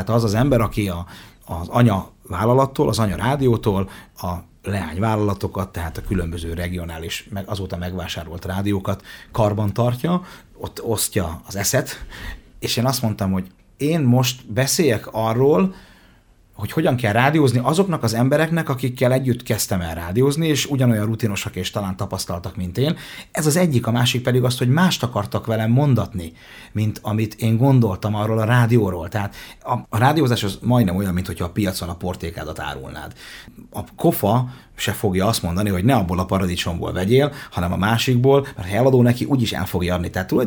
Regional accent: Debrecen, Hajdú-Bihar, Hungary; Na, hát debreceni vagyok én

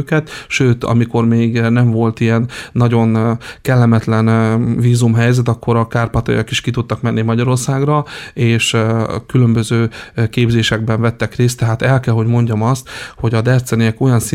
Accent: Dertsen, Zakarpattia Oblast, Ukraine; én derceni vagyok, én onnan származom

